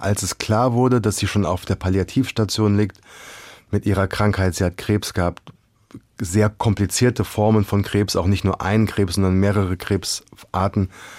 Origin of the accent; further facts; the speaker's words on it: Langgöns, Hesse, Germany; Beim Vater in Mittelhessen. In Langgöns, wo ich aufgewachsen bin.